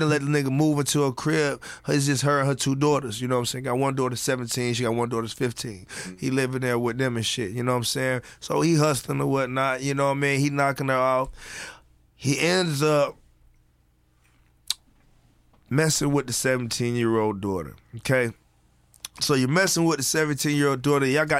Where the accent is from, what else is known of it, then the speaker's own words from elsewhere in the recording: Fayetteville, United States; So it's the local rapper in my city. I'm from Fayetteville, by half the West Side.